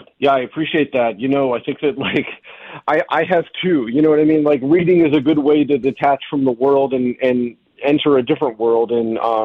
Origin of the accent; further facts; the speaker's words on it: Anchorage, Alaska, United States; Yeah, I mean, so I grew up in Anchorage, Alaska